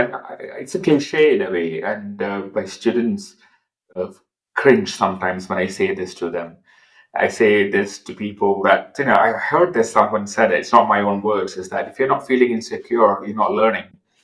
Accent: India; I am from India

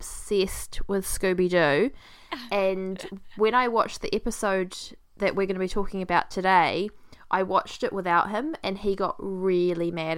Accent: New Zealand; So I'm from New Zealand.

